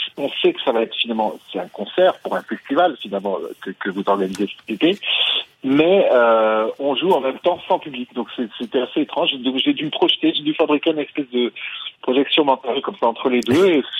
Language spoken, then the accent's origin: French; Grand Est, France; puisque j'ai grandi en Alsace